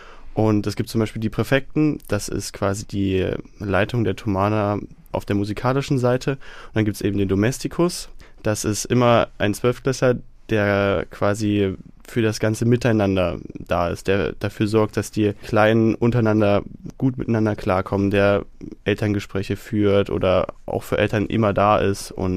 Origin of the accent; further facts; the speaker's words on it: Naundorf, Saxony, Germany; Ich komme aus der Nähe von Freiberg in Naundorf.